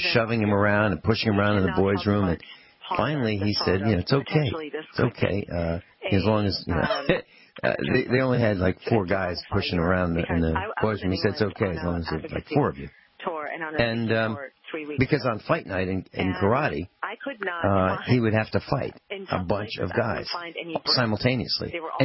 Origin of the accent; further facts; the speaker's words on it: Virginia, United States; now in Missouri, United States; I mean, these farm boys in Missouri, we came from Virginia, and he didn't know anybody here, and the farm boys in Missouri were just brutal on him.